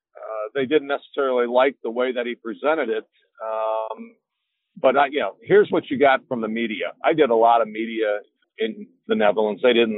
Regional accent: Michigan, United States; Michigan, I come from Michigan. We're an automotive producing state.

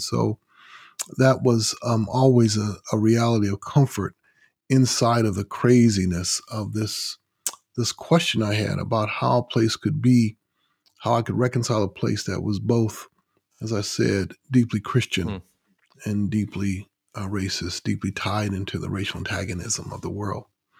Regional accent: Grand Rapids, Michigan, United States; And where I grew up, the place I grew up on Franklin Street, and it was the area in Grand Rapids where Black people were allowed to move after they came from the south

